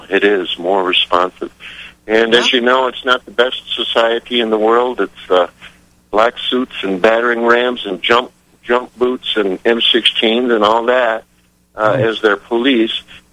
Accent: England, United Kingdom; now in Mexico; I live in Mexico, but I'm obviously English.

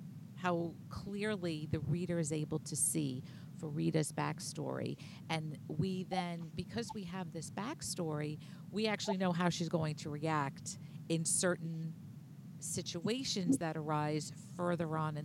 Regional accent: Brooklyn, New York, United States; especially in Brooklyn, and I grew up in Bay Ridge, so I when you talk about 72nd Street, in my mind, I'm thinking, oh, for heaven's sake, I know what's on the corner there.

